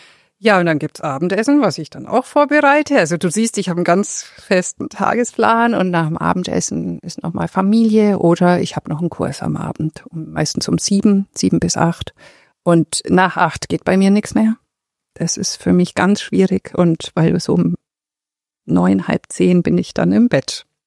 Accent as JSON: {"language": "German", "town": "Augsburg", "region": "Bavaria", "country": "Germany", "tie": "born or raised there", "said": "Also hier brauche ich hier Augsburg. Das ist meine Heimat. Ich war auch mal weg. Ich habe ja in Düsseldorf gewohnt, 2 Jahre. Ich bin wieder nach Hause."}